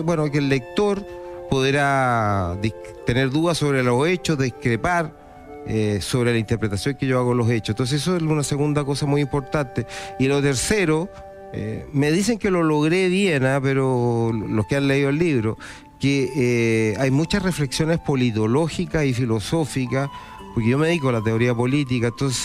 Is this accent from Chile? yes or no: yes; Chile; esto ya lo hemos vivido como chilenos.